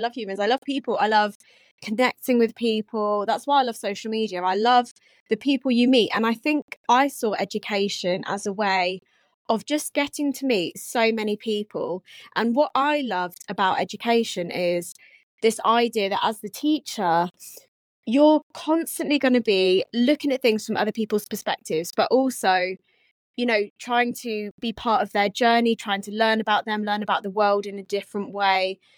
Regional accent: Hereford, West Midlands, United Kingdom; also born or lived in Wales; So I was born in Wales, went to school in Hereford.

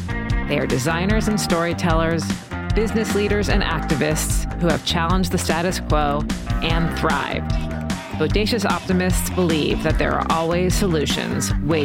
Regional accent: Ohio, United States; We are both from the Midwest, myself from Ohio and Nikki from Western PA.

